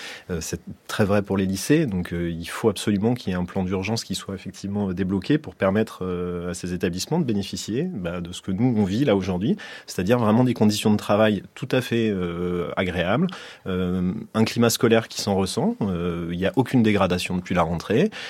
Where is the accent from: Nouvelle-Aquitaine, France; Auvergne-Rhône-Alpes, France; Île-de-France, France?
Île-de-France, France; Paris; born there; moi je suis né à Paris